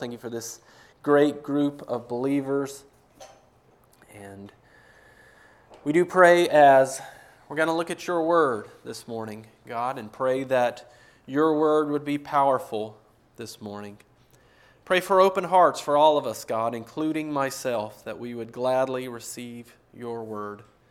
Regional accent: Waterloo, Iowa, United States; and we're from Iowa. So we're from Waterloo, Iowa, is where we reside.

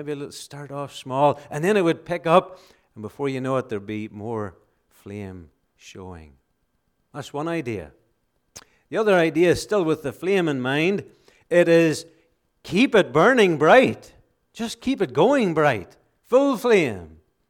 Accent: Ireland; growing up in Ireland, that was one thing that we were accustomed to seeing, was an open fire.

